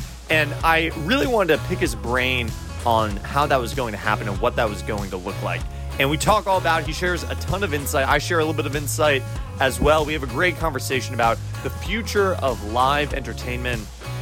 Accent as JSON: {"language": "English", "region": "New York", "country": "United States", "tie": "born or raised there", "lives_now": "Nashville, United States", "said": "I grew up in New York seeing theater, and I'm a huge Broadway fan."}